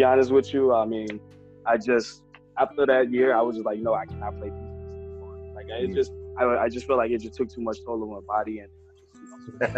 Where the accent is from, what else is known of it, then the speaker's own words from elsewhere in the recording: Chicago, Illinois, United States; So, I'm from Chicago, Illinois. I am in the northwest suburbs, around like an hour from there at this point.